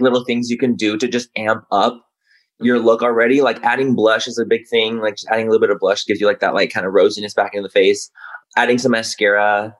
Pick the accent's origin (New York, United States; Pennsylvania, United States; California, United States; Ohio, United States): California, United States; Chula Vista; I grew up in San Diego. Born and raised in Chula Vista.